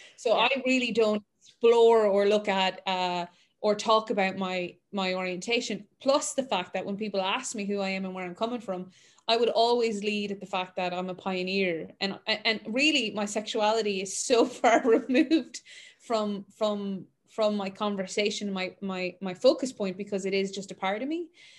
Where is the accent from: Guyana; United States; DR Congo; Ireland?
Ireland; but I grew up in Ireland, you know, there was really big interest.